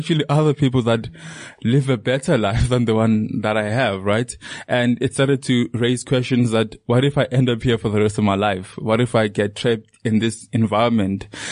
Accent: Leandra, Mpumalanga, South Africa; So growing up in Leandra was not the worst, but it wasn't great. Our house was built next to a soccer stadium.

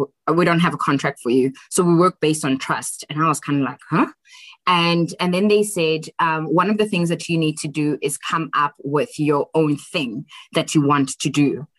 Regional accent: Tembisa, Gauteng, South Africa; born there; also born or lived in Johannesburg; I normally tell people that I was born in Johannesburg, and which I was. I was born in Tembisa, and I probably say sometimes that I'm from Johannesburg.

